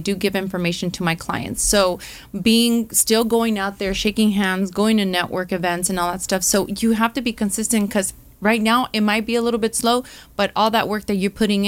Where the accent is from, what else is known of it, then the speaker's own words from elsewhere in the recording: Santa Ana, California, United States; You know, growing up, I grew up in Santa Ana and my parents never owned a home.